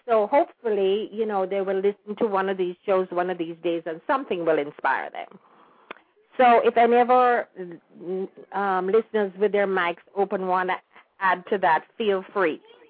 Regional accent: Jamaica; moved away; we are mostly oldies in the diaspora who have fond memories of growing up in Jamaica in the early days before independence.

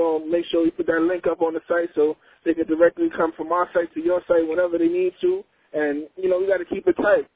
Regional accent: Harlem, New York, United States; I'm from Harlem. I'm born and raised in Harlem.

